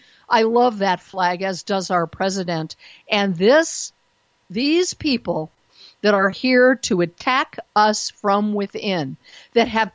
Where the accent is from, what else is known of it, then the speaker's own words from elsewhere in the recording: Denver, Colorado, United States; When I came back to my hometown of Denver, Colorado, more than 20 years ago, after having lived in New York and LA and other places